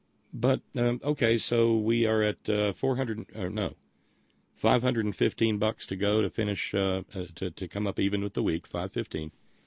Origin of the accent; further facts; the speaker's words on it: West Sacramento, California, United States; I grew up in West Sacramento, wrong side of the tracks. I could see the golden dome of the Capitol from my backyard.